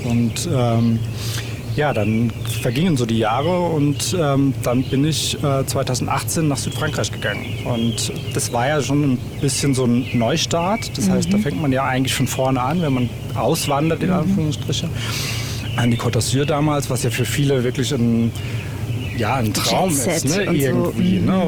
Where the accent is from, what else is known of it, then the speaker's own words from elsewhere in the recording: Odenwald, Germany; ich komme aus dem Odenwald ursprünglich. Also hier bin ich aufgewachsen, sehr behütet, mit vor allem mit Tieren um mich herum